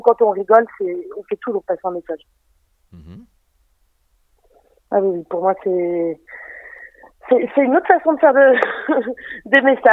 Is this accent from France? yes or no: yes; Auvergne-Rhône-Alpes, France; moved away; On me dit mais comment t'as pu quitter les montagnes. C'était trop petit pour moi